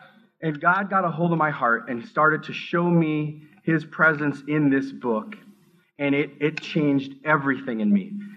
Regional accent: Minneapolis, Minnesota, United States; I grew up in South Minneapolis. I was born in 1969. Grew up in South Minneapolis in the hood.

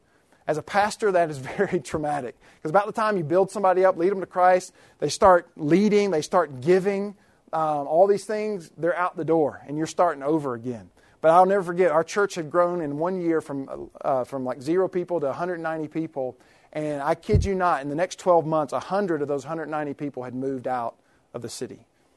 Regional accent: Kentucky, United States; I'm from Kentucky. I love Kentucky.

